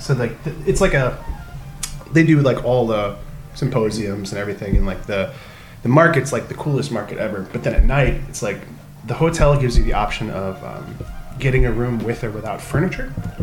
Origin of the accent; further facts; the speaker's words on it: Milwaukee, Wisconsin, United States; moved away; So like we were saying before, we're from Milwaukee, Wisconsin originally. We didn't have Tiki bars. Like, we left there 12 years ago